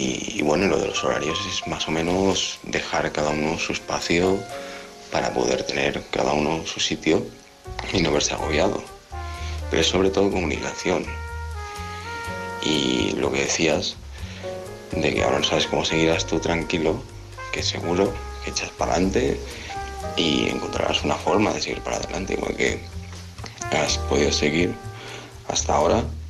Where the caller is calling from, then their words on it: Alicante, Valencian Community, Spain; de Alicante.